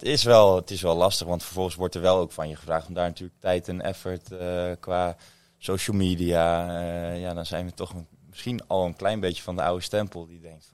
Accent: Netherlands; En ja, onze grootste fanbase als Nederlanders zit gewoon in Nederland.

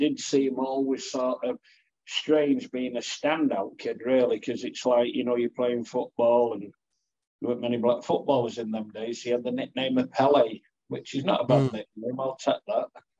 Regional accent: Warrington, North West England, United Kingdom; So I was born in Warrington and a lovely town. Warrington's a great town. Had a good upbringing there

